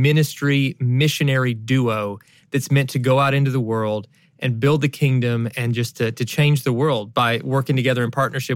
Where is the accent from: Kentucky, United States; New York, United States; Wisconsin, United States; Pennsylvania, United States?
Kentucky, United States; Now, we are from Kentucky where that's not as weird.